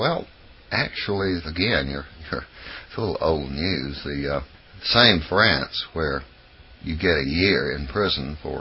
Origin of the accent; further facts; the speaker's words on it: United States; even though I'm an American.